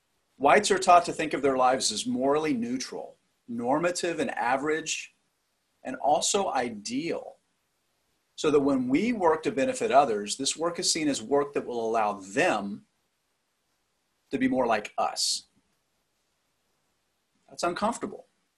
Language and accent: English; Deep South, United States; I grew up in the Deep South.